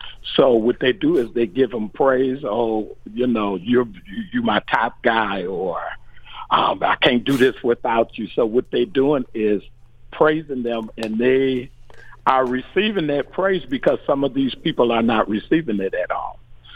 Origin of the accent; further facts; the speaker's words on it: Detroit, Michigan, United States; And I'm from Detroit, Michigan, so it's on a totally different level.